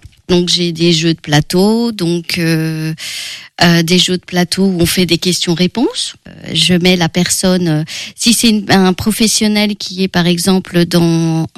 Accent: Angers, Pays de la Loire, France; French is a second language; quand j'étais petite, à 3 ans, je suis arrivée à Angers, sans danger, bien sûr. Et donc, j'ai appris le français

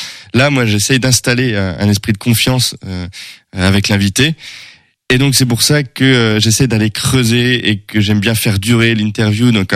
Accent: Brittany, France; now in Angers, France

